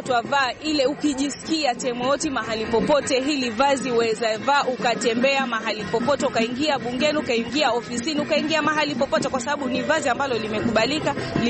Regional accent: Rabai, Kilifi County, Kenya; mimi ni Mrabai, natoka Rabai.

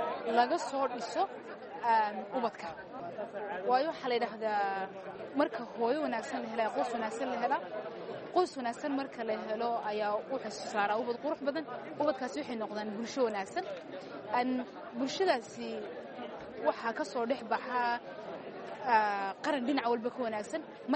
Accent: Hargeisa, Woqooyi Galbeed, Somalia; aan magaalada Hargeysa ayaan ka imid

